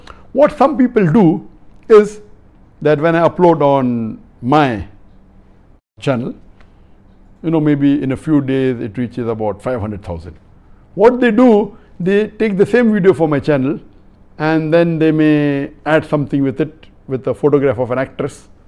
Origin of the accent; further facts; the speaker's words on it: Pakistan; English is a second language; from Pakistan.